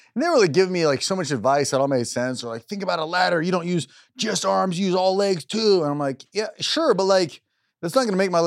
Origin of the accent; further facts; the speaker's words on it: Jacksonville, Florida, United States; Jacksonville, my hometown, Jacksonville, Florida